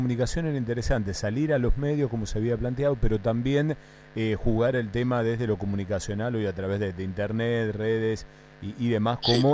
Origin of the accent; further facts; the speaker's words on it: Santa Fe, Argentina; también nosotros como santafesinos, que muchas veces no la valoramos o no la hemos considerado.